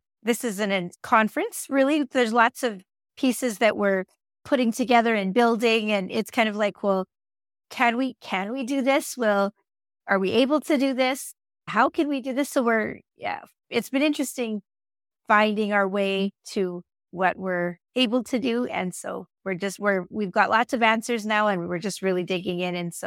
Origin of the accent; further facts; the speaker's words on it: Alberta, Canada; So I am Canadian. I'm from Alberta, Canada.